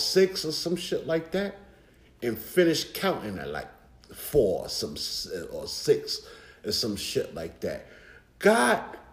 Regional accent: New York, United States; I come from an era of New York. I come from an era from New York where you had to earn

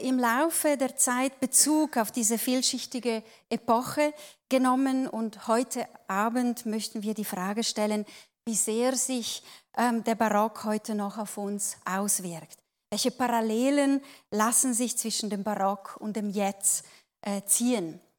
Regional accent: Ticino, Switzerland; Und das freut mich natürlich, das auch zu sehen als Tessinerin.

